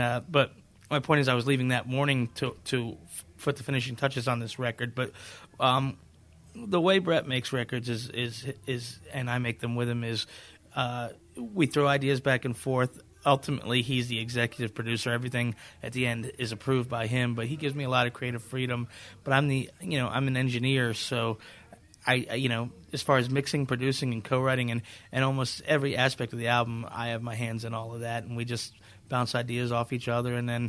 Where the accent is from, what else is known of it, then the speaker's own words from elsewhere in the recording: Virginia, United States; Brett's from Pennsylvania. I'm from Virginia.